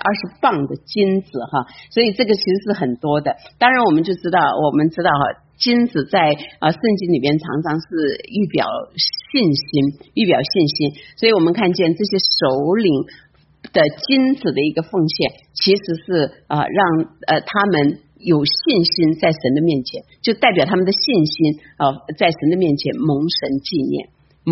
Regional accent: China; now in United States; 我们从中国来美国，也是在美国信主

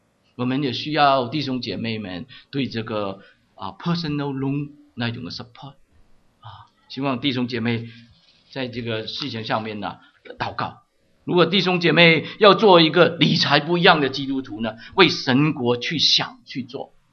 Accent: China; 我们中国人说的有样学样

